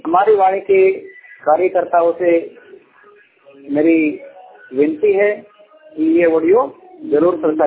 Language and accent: Hindi; Gujarat, India; मैं गुजरात से बिलोंग करता हूं और ब्लाइंड हूं।